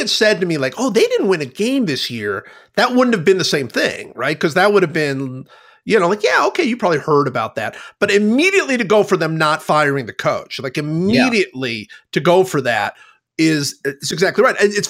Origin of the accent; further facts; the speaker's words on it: Cleveland, Ohio, United States; And I said, well, I grew up in Cleveland.